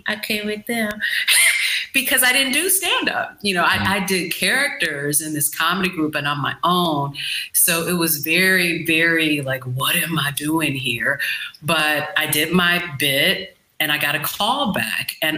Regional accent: Chicago, Illinois, United States; I was listed with in my hometown, Chicago, Shite Town, Southside.

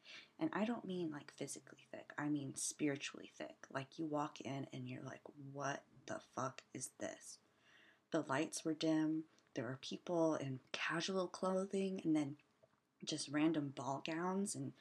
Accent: Texas, United States; I am from Texas, I guess.

